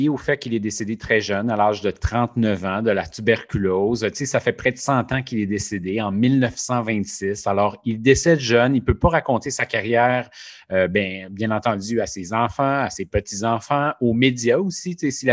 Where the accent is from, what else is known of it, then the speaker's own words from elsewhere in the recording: Quebec, Canada; Puis c'est sûr que, bon, je suis un natif du Saguenay.